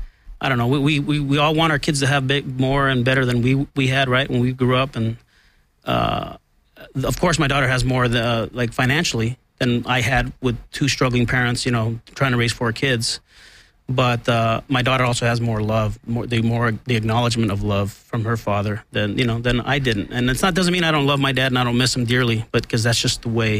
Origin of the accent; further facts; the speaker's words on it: Los Angeles, California, United States; Born and raised in Silver Lake, Hollywood.